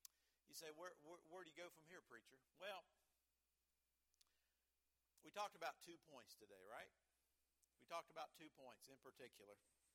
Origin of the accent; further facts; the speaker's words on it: West Virginia, United States; you got to keep in mind I'm from Southern West Virginia, and we're a little bit laid back in Southern West Virginia.